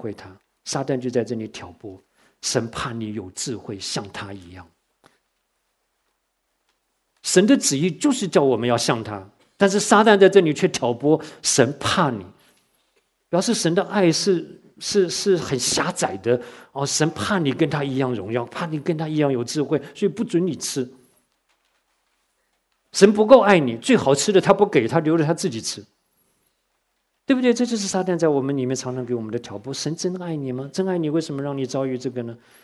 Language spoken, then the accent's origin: Chinese; Taiwan; now in United States; 我说像我从台湾来， 我说如果有一天我的同学突然从台湾来这里看我